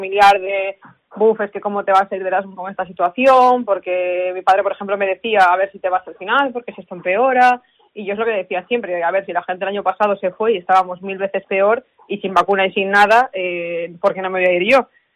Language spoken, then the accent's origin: Spanish; Galicia, Spain; lo quiero en España y sobre todo si puede ser en Galicia. Soy mucho de mi tierra, la verdad.